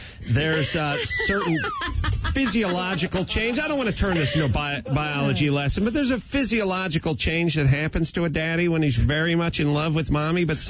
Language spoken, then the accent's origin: English; North Hollywood, California, United States; Let me tell you this. I grew up in North Hollywood.